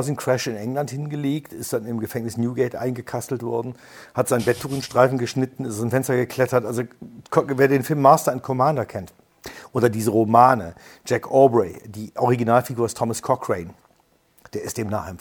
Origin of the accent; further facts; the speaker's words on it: Bergisch Gladbach, North Rhine-Westphalia, Germany; ich bin im Schatten dieses Ordens groß geworden tatsächlich. Also ich habe meine Jugend verbracht in Bergisch Gladbach.